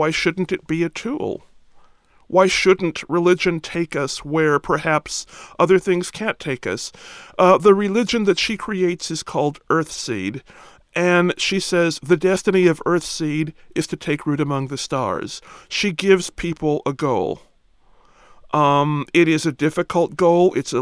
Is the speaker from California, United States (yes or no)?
yes; California, United States; I come from Southern California, and I've never lived in a segregated community